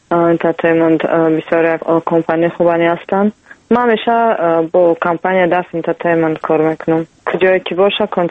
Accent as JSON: {"language": "Persian", "country": "Tajikistan", "said": "من تاجیک هستم، من از تاجیکستان هستم."}